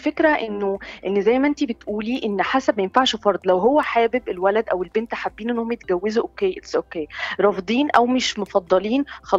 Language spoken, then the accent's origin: Arabic; Egypt; إحنا كلنا ناقصنا كلنا كمصريين أو كعرب إن فكرة اللمة